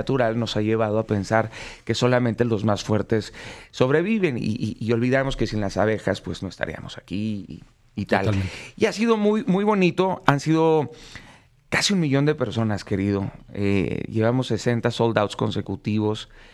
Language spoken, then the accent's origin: Spanish; Mazatlán, Sinaloa, Mexico; yo soy de Mazatlán, Sinaloa